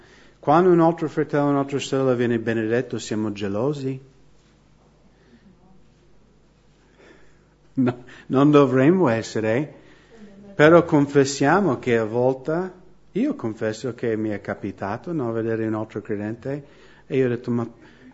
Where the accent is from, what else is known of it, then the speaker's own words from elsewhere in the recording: United States; Italian is a second language; Sono un cittadino della città celeste, però sono anche nato in America.